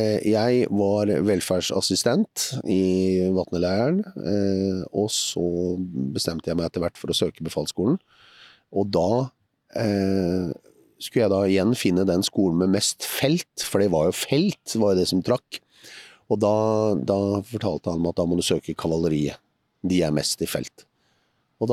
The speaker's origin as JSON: {"language": "Norwegian", "region": "Oslo", "country": "Norway", "tie": "born or raised there", "said": "når jeg vokste opp på Romsås"}